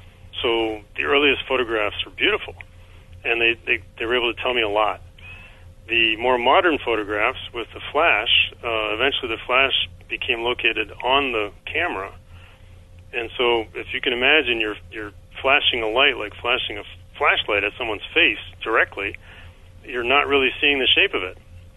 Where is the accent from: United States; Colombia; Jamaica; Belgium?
Belgium; Brussels, Brussels-Capital Region; In Brussels, Belgium.